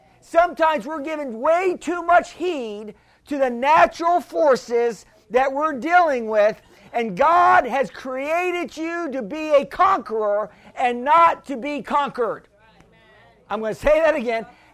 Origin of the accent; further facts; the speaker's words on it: Missouri, United States; I'm from, I'm from Missouri, the show me state, right?